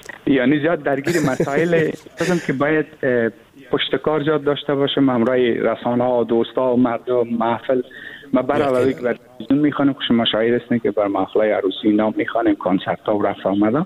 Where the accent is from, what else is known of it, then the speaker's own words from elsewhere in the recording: Pul-e Khumri, Baghlan, Afghanistan; moved away; also born or lived in Kabul; و اصل ما از ولایت بغلان هستیم، در پلاخمری به دنیا آمدیم، درس هم همونجا خوندیم. بعد از باز کابل آمدیم تقریبا مدت 8-9-10 سال کابل بودیم و 8-9 سال مال اروپا.